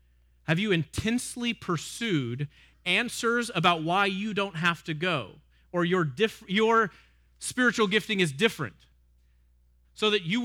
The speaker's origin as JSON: {"language": "English", "region": "Texas", "country": "United States", "said": "I'm from Texas. You might have heard. I'm a fan of tortillas"}